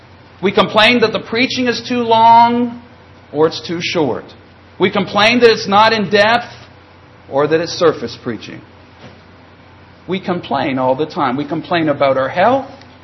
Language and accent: English; Canada; now in United States; I'm not an American citizen. Most of you have figured that out. I'm Canadian. But I've come to love this country. Growing up in Canada, I longed to live here.